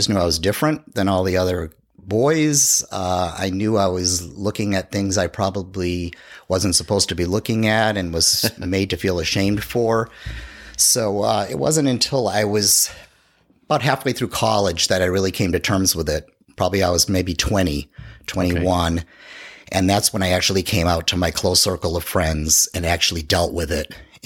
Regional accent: Amesbury, Massachusetts, United States; also born or lived in Rhode Island; now in Florida, United States; I was born and raised in Amesbury, Massachusetts, which is a small town north of Boston. And I lived in New England. I went to college there in Rhode Island.

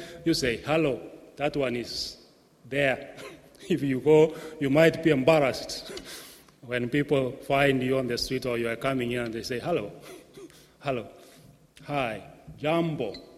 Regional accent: Kenya; And so, I came all the way from Kenya. You know, I've mentioned this before, Kenya in East Africa. We are identified with Swahili.

